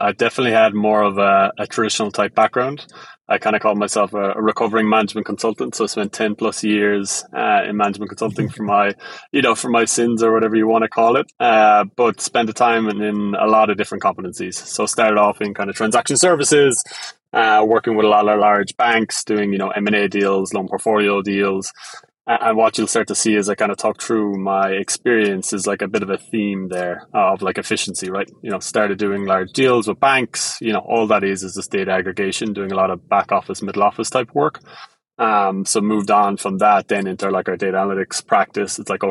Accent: Ireland; accent: Irish; now in United States; Obviously, you can hear my Irish accent. It's very thick, so I'll slow down as we speak.

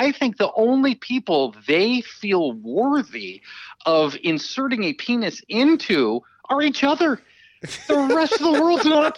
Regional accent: Minnesota, United States; See, here's what you need to understand about Minnesota. We build custom hockey rinks in our backyard.

